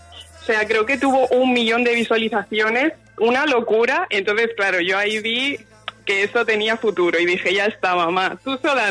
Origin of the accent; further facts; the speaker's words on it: Spain; born there; Pues sí, mi madre es cubana, pero yo soy española. Yo nací en España, pero tengo sangre cubana y sangre española por mis venas.